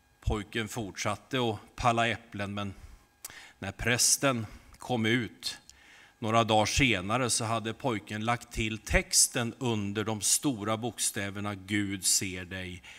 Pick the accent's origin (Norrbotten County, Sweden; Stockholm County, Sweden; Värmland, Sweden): Stockholm County, Sweden; Södertälje; Men jag kommer från Södertälje